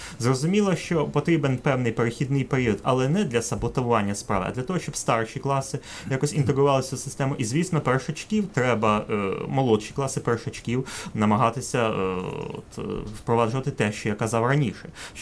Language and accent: Ukrainian; Bakhmut, Donetsk Oblast, Ukraine; в моєму рідному Бахмуті, колишньому Артемівську